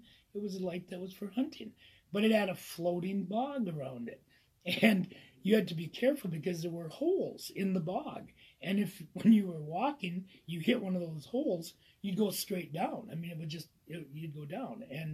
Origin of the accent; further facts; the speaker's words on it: Mattawa, Washington, United States; I grew up outside of Mattawa near Park Lake, and on the property that my parents owned, there was like a pothole, what we call a pothole.